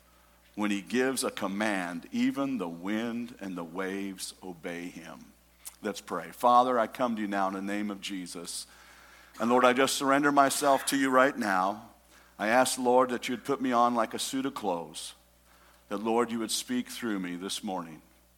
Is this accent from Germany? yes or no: no; East Coast, United States; born there; I lived on the West Coast. I was born on the East Coast. I've been everywhere. My dad was in the Navy.